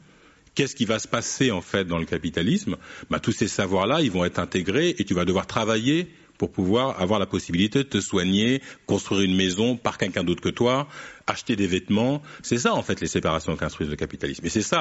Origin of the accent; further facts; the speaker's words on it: Évry, Île-de-France, France; Moi, j'ai grandi à Évry, en banlieue sud de Paris.